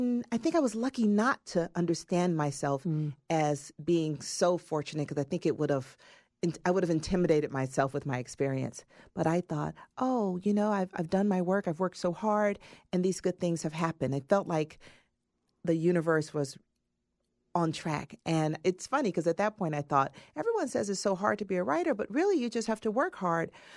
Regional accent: Atlanta, Georgia, United States; I felt like as a native Atlantan, I was a witness to the child murders because two of the murdered children were students at my school.

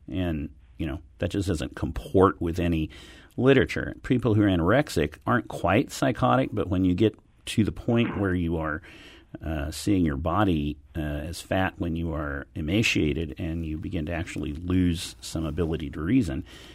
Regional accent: Lawrence, United States; my hometown of Lawrence has recently implemented such a good sex education program

